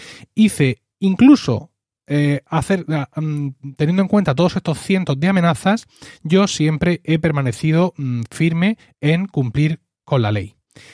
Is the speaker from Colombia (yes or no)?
no; Spain